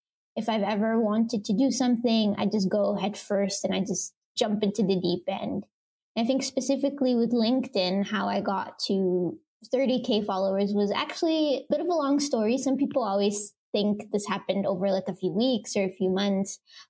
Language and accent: English; Saudi Arabia; also born or lived in Egypt; now in Germany; I grew up in Saudi Arabia. I'm originally from Egypt. So I've actually been an immigrant my entire life. So moving to Germany was kind of a given